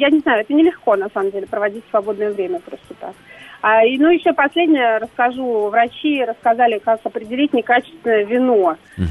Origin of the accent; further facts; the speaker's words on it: Saint Petersburg, Russia; А я всем говорила, я из Санкт-Петербурга.